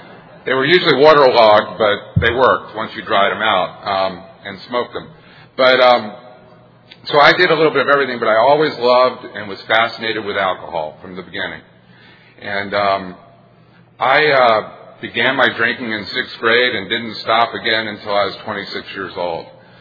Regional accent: Florida, United States; I was born and raised in the South. You have two Southern speakers here, by the way. Some people don't consider Florida the South, but my family's lived in Florida since 1780. I'm actually a seventh-generation Floridian.

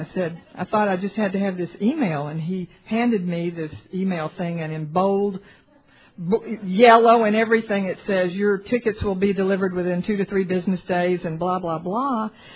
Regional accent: Dallas, Texas, United States; which, by the way, I am from Dallas, and my group is the Dallas North Group

